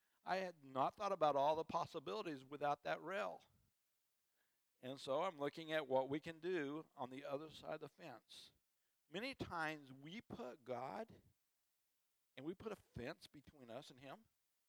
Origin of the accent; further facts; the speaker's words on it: New Mexico, United States; I would take people to Glorieta, New Mexico, and I'm from New Mexico